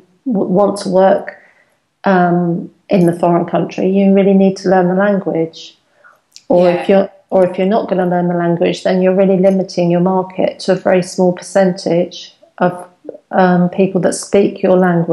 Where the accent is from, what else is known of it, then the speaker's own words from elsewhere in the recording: England, United Kingdom; now in Spain; they will realise we're English and start speaking to us in English.